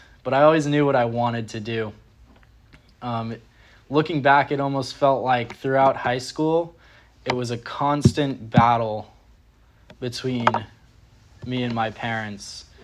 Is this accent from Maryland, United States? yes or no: no; Long Beach, New York, United States; I grew up in Long Beach, New York. It's a small beach town on the south shore of Long Island.